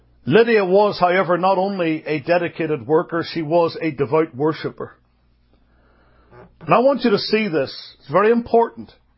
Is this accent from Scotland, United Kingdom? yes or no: no; Northern Ireland, United Kingdom; Now, I grew up in Northern Ireland